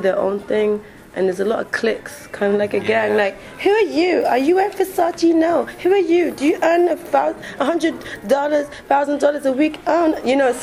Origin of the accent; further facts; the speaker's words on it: England, United Kingdom; I'd say both, because I was born and raised in England, that's what I know.